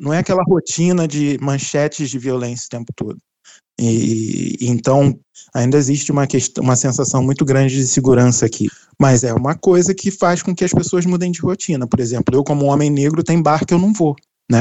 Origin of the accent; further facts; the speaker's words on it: Brazil; quando eu falava que eu era brasileiro, as pessoas paravam